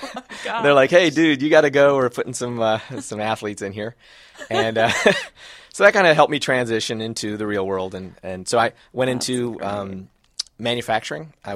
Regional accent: Florida, United States; also born or lived in Michigan; now in Atlanta, United States; I'm not a native. I came from the South, which is really by way of the North, by way of the South kind of a thing. I was born in Michigan, lived in Florida the bulk of my life.

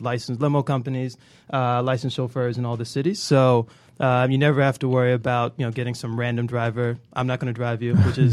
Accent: Atlanta, Georgia, United States; Yeah, I'm originally from Atlanta, so I kind of knew the pain points of the city.

